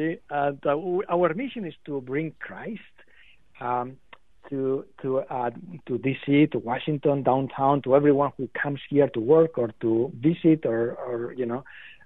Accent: Spain; I'm from Spain originally, so I grew up with Eucharistic processions

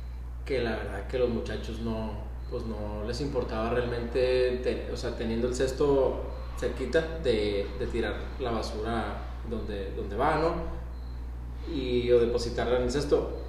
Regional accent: United States; crecí en otro ambiente, en realidad, ¿no? Otra cultura, que incluso allá también, de donde yo nací y crecí, que es allá en Estados Unidos.

